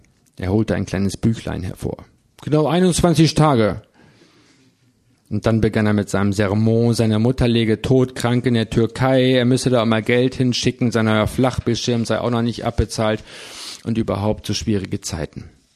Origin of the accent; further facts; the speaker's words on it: Oldenburg, Lower Saxony, Germany; Als Oldenburger wäre ich auch gerne Anhänger von 96 oder St. Pauli.